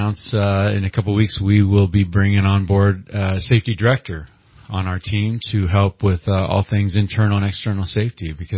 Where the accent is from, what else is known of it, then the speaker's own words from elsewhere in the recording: Red Bluff, California, United States; also born or lived in Crescent City; I'm a Crescent City kid. Moved to Red Bluff when I was four, so I consider my hometown to be Red Bluff.